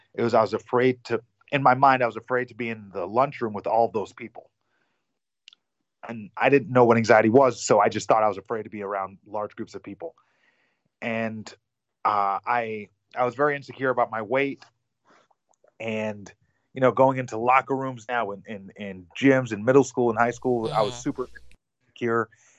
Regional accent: New York, United States; So growing up, I grew up in Long Island, New York. My mom is from England. My dad's from Trinidad. And my grandma's from Jamaica.

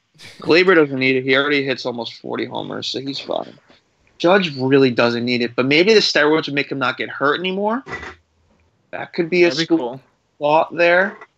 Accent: New Jersey, United States; I thought it was Jersey this whole time. That's bad since I'm from Jersey.

